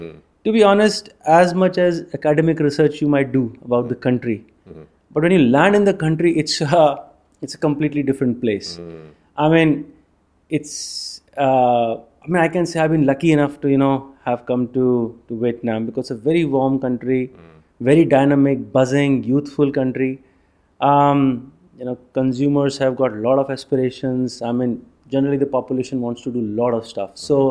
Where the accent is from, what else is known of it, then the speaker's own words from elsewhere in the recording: India; So yeah, I'm an Indian by nationality, and I've been with Mondelez for more than 19 years.